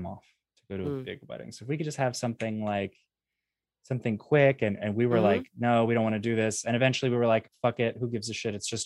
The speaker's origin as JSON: {"language": "English", "town": "Atlanta", "region": "Georgia", "country": "United States", "said": "she was from a different org on the other side of the planet, and I was from Atlanta. So we were going to meet at my parents' house"}